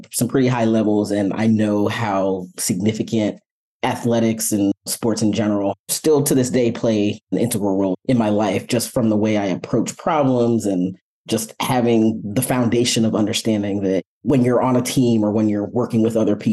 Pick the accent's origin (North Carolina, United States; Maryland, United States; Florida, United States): Maryland, United States; Silver Spring; English is a second language; also born or lived in Nigeria; So I grew up actually in Silver Spring, Maryland. I immigrated from Nigeria, where I was originally born. So I've been in the DMV area on and off for, the last 20 years or so.